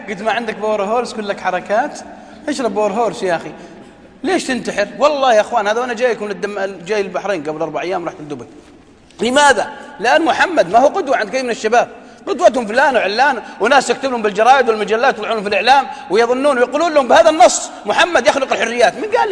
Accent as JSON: {"language": "Arabic", "region": "Najd", "country": "Saudi Arabia", "said": "على قول عندنا في نجد يقولون"}